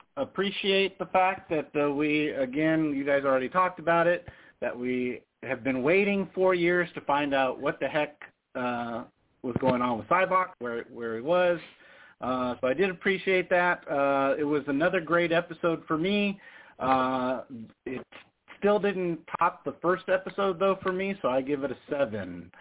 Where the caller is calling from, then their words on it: Las Vegas, Nevada, United States; from Vegas.